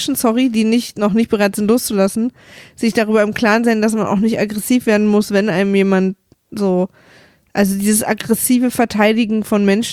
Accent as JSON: {"language": "German", "region": "Berlin", "country": "Germany", "tie": "born or raised there", "said": "ich komme ja aus dem Osten, aus Ost-Berlin. Und ich bin in der DDR aufgewachsen."}